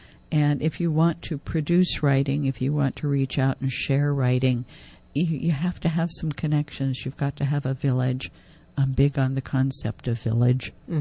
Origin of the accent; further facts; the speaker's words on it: Iowa, United States; I grew up in Iowa, and something about small town Iowa, I just knew there was something more to the world than